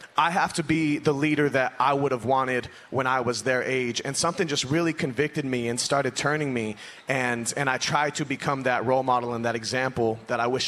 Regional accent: Denver, Colorado, United States; Yeah, so I grew up in Denver, Colorado. Unfortunately, I did not grow up in the beautiful mountains. I grew up in the inner city of Denver, Colorado.

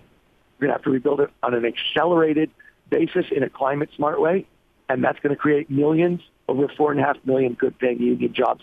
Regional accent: California, United States; And, you know, I am from California.

